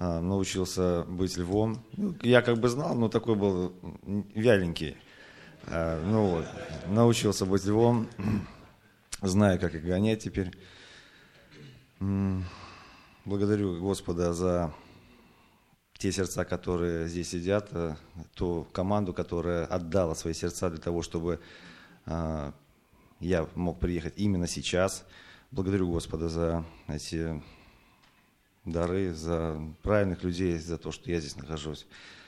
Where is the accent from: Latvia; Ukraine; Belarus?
Latvia; я из Латвии.